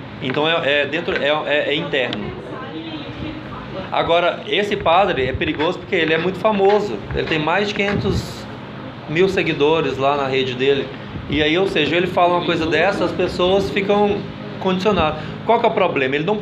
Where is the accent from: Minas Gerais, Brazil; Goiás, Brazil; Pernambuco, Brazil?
Minas Gerais, Brazil; porque eu sou mineiro, eu acompanho a política de Minas